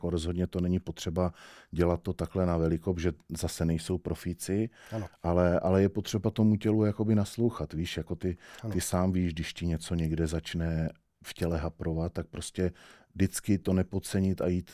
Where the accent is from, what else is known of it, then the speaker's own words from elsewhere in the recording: Svojanov, Pardubice Region, Czechia; já jsem ze Svojanova, jako dostal jsem se, až vlastně na Gimpl jsem se dostal do Poličky a jako ve Svojanově nic nebylo